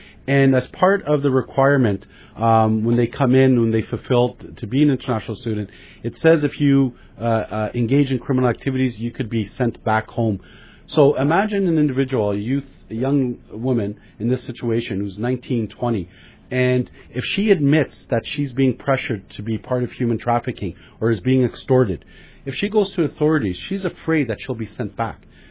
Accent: Brampton, Ontario, Canada; I become a little bit, as every Canadian is, as every Ontarian and probably Bramptonian, where you roll your eyes

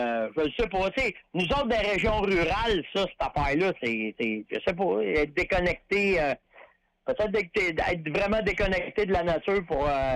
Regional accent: Terrebonne, Quebec, Canada; Parce que nous autres, on vient de Terrebonne.

